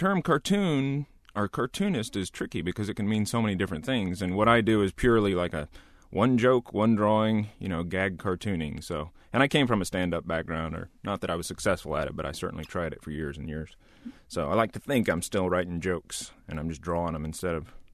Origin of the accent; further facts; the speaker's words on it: Denton, Texas, United States; which is I'm from Denton, Texas.